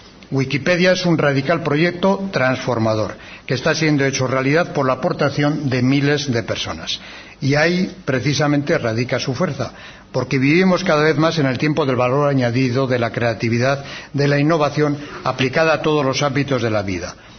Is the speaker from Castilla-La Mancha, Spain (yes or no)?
no; Basque Country, Spain; somos hoy los vascos unos privilegiados